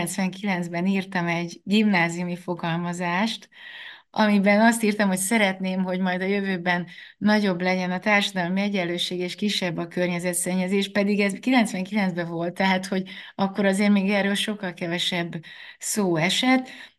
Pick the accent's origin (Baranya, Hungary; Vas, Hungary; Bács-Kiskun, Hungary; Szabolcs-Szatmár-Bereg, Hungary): Bács-Kiskun, Hungary; Kecskemét; now in Budapest, Hungary; Én Kecskeméten nőttem föl, aztán Budapestre kerültem